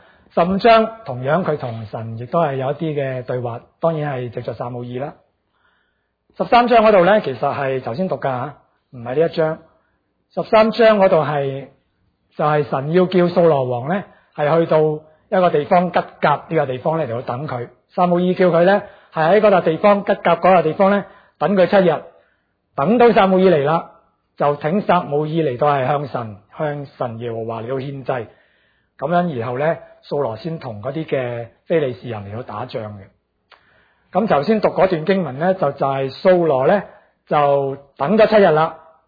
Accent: Guangdong, China; 或者我哋广东人讲点样先可以啱佢心水呢？

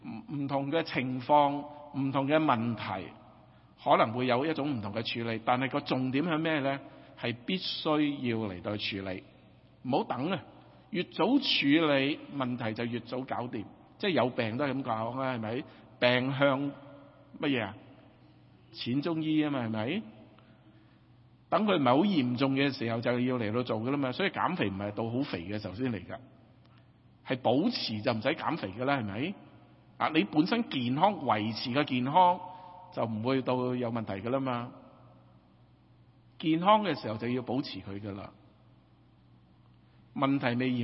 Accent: Hong Kong; 我们来自香港的人呢

